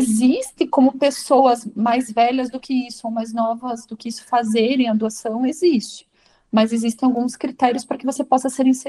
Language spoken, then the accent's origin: Portuguese; Brazil; É mais difícil para nós, como brasileiros